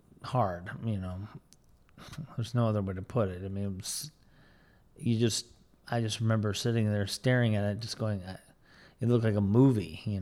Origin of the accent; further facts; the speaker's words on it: United States; to me as an American, a once very proud American